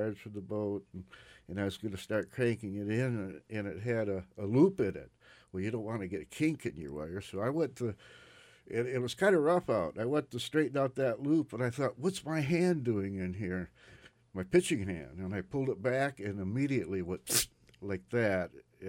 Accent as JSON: {"language": "English", "town": "Flint", "region": "Michigan", "country": "United States", "tie": "born or raised there", "said": "I grew up in Flint, Michigan as a flatlander, and I never saw my first mountain or my first ocean until I was 18 years old."}